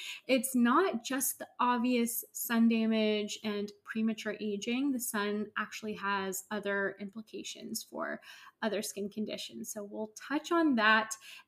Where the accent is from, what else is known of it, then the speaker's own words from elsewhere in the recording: California, United States; I grew up in Northern California and my family really loved the beach.